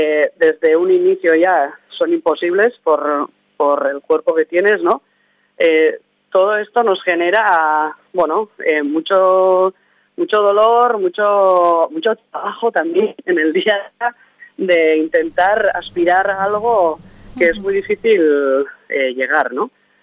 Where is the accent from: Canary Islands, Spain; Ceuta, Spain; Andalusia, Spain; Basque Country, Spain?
Basque Country, Spain; Arrasate; la furia que vive también en Arrasate, en mi pueblo también